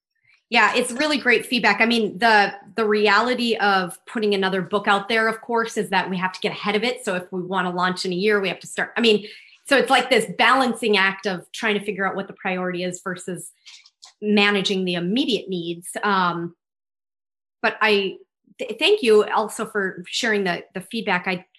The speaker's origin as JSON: {"language": "English", "town": "St. Paul", "region": "Minnesota", "country": "United States", "lives_now": "Jacksonville, United States", "said": "So I'm from Minnesota originally. So I don't know if you detected my accent, but I'm from the Twin Cities. I'm from St. Paul."}